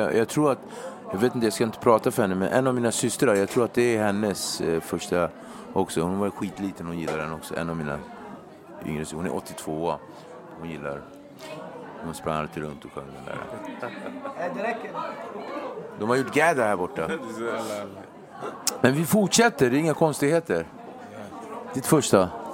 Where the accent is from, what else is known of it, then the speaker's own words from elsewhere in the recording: Nacka, Stockholm County, Sweden; Jag är uppväxt i Nacka, där det bara vita.